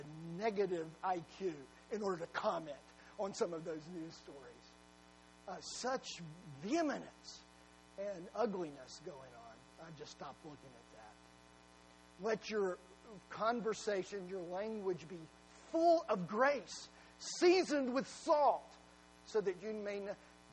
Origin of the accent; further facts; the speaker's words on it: United States; Of course I do. I'm American.